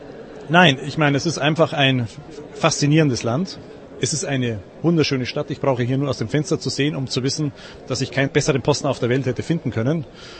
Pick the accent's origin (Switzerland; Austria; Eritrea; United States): United States; now in Germany; Wir kommen aus den USA und deshalb gehen meine Kinder auf eine IB-Schule